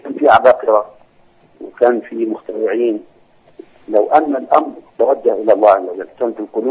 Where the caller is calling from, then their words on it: Bahrain; وانا متابع ليه من البحرين.